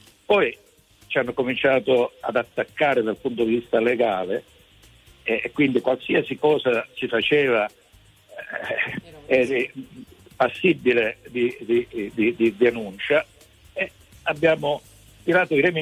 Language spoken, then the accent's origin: Italian; Castrovillari, Calabria, Italy; Io sono di Castrovillari